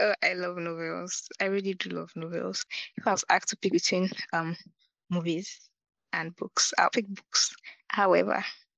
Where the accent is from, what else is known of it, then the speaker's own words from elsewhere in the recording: Ogun, Nigeria; So I'm from Ogun State. I'm actually an Ijebu baby girl.